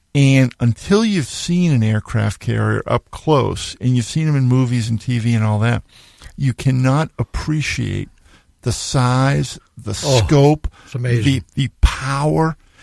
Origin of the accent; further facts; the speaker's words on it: Needham, Massachusetts, United States; Isn't it funny how I go back to my hometown sometimes, which is outside of Boston, Needham, Mass., and there are some buildings that never change. The house I grew up in still hasn't changed.